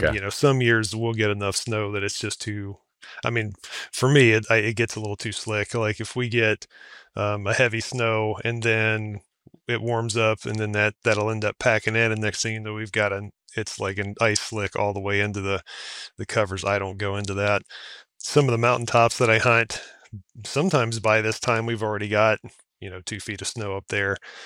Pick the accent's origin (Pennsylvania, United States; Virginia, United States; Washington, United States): Virginia, United States; moved away; I'd never seen anything like it in all my years, you know, growing up in Virginia.